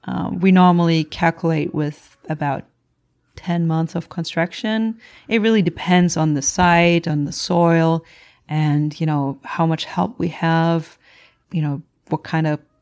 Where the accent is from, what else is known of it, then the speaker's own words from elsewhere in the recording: Germany; since I'm from Germany.